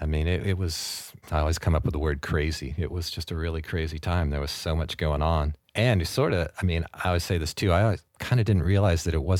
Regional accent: Seattle, Washington, United States; and totally because I'm from Seattle.

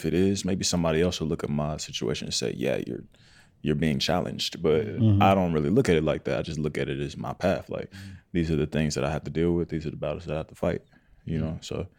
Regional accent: Atlanta, Georgia, United States; I'm from Atlanta, and that wasn't cool growing up for me.

